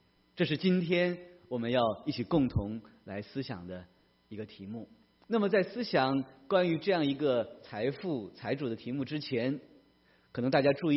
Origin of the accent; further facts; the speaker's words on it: China; 这些的翻译都不如我们中国人这个土豪两个字来得更准确